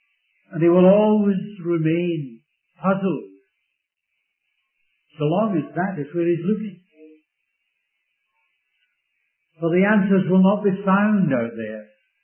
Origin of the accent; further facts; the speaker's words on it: Scotland, United Kingdom; The fact that I'm a Scot may make a lot of people jealous. But really, I couldn't help it. I was born there. I was brought up in that land